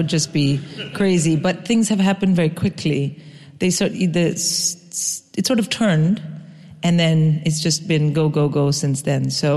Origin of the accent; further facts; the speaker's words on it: India; I grew up in India.